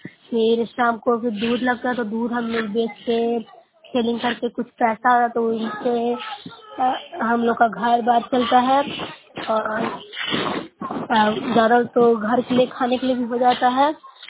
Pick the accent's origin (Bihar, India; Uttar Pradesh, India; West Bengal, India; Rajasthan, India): Bihar, India; मैं नौसा प्रखंड से हूँ, जिला नालंदा से बोल रही हूँ।